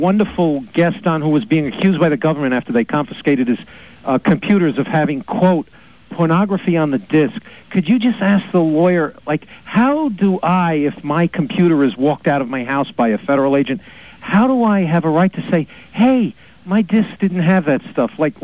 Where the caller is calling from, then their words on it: Ridgewood, New Jersey, United States; I'm calling you from Ridgewood, New Jersey.